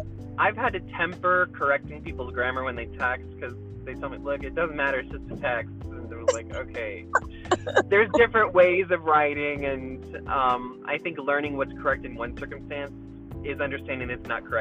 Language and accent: English; the South, United States; now in Albuquerque, United States; Well, I'm originally from the South, lived there most of my life. Right now I'm living in Albuquerque, teaching out here.